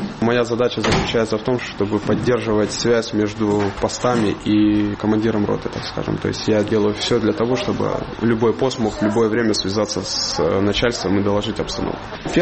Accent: Yavoriv, Lviv Oblast, Ukraine; now in Zhytomyr Oblast, Ukraine; родом я из Львовской области, из города Яворов. Я живу в Житомирской области, там переехать вот оттуда. С Житомирской области я уже пошел служить.

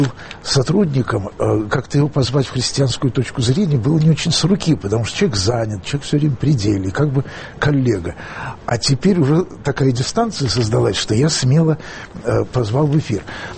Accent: Moscow, Russia; Я просто родился на Клинической, у Плющихи, и Дарвиновский для меня был местом, мимо которого я ходил то в детсад, то в школу.

